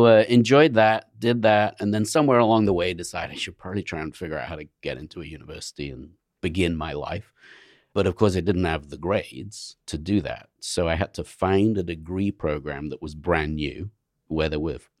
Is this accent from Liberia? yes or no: no; England, United Kingdom; accent: British; now in United States; Well, you know, I left England, 35 years ago. So my accent's somewhere in the middle of the Atlantic at this point.